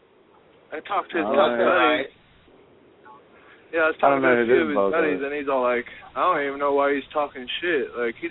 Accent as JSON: {"language": "English", "town": "Vancouver", "region": "British Columbia", "country": "Canada", "said": "Like, I'm from Vancouver, and I know MMA is big."}